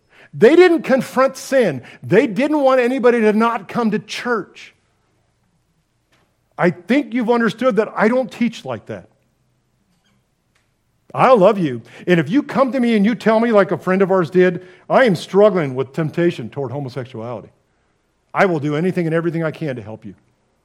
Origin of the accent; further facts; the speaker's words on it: California, United States; I grew up in the Church of Corinth in California.